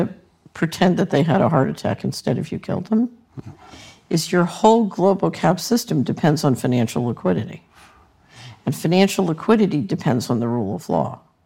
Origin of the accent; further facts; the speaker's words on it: United States; I'm an American, I grew up in America